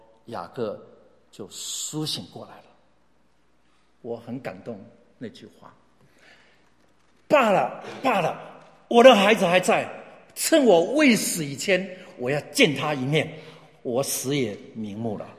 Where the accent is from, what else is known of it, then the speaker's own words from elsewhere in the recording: Ershui, Changhua County, Taiwan; 我老家在彰化二水。